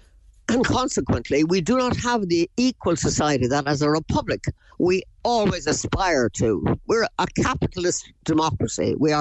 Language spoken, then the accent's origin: English; Cork, Munster, Ireland; born there; And I was born in Cork